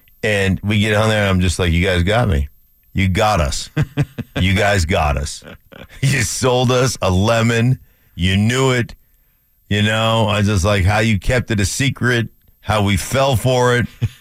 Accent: Alaska, United States; And I grew up in Alaska. I never played golf.

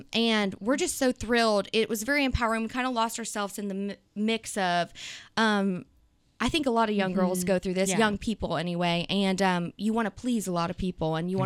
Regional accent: Sulphur Springs, Texas, United States; We grew up on the … family farm. Mm-hmm. Every … lived about a field away from each other. And we grew up in FFA 4-H, loved the farm life, and our family is very special to us. And when you go through Sulphur Springs, it's so small.

